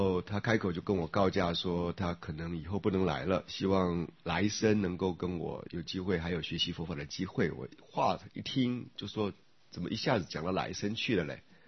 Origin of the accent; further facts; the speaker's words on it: Daxi, Taoyuan, Taiwan; 像以前我还记得我小时候在大溪乡下，就会有反潮，对不对？